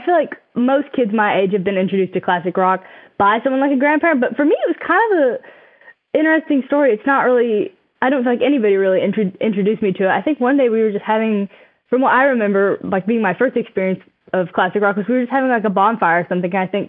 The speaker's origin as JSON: {"language": "English", "town": "Effingham", "region": "Illinois", "country": "United States", "tie": "born or raised there", "said": "Yes, I've lived around here my entire life, you know, always been around Central Illinois."}